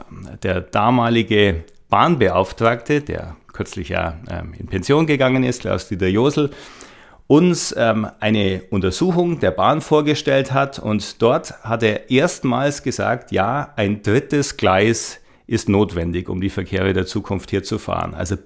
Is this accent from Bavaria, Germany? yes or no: yes; Neusäß, Bavaria, Germany; Ich bin 1996 in den Stadtrat der Stadt Neuses, meiner Heimatstadt, gewählt worden.